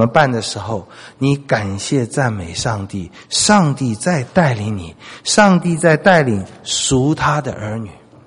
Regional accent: China; 这是我们中国人几十年前问的，现在不问了。中国人见面都说吃过饭没有嘛，对不对啊？

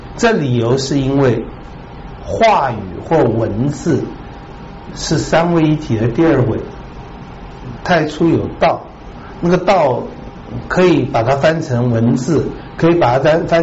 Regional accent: China; 这个鲨鱼、老虎、大象、犀牛都被我们中国人制服了，要吃它就吃它

